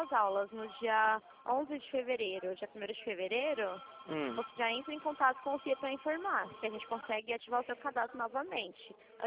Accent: São Paulo, Brazil; eu sou de São Paulo, capital.

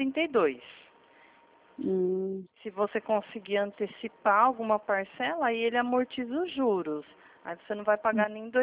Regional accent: Atibaia, São Paulo, Brazil; Eu sou do interior de Atibaia, é estado de São Paulo, tá?

